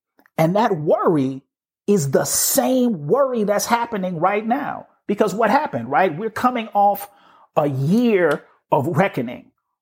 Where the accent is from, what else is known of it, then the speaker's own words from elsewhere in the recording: Illinois, United States; ironically from my home state, Otto Kerner, who was a senator from Illinois